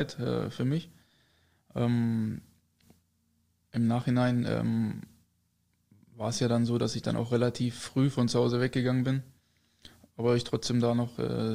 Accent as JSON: {"language": "German", "region": "Lower Saxony", "country": "Germany", "tie": "born or raised there", "said": "wir haben ja nicht mal richtig in Goslar gewohnt, sondern noch im Nachbardorf oder ein bisschen außerhalb noch."}